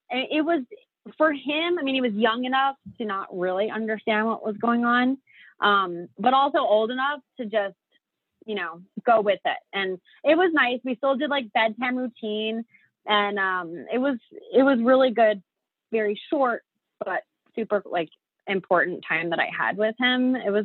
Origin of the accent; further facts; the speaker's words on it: Sarasota, Florida, United States; then went to Sarasota for my hometown, and that was just 2 days.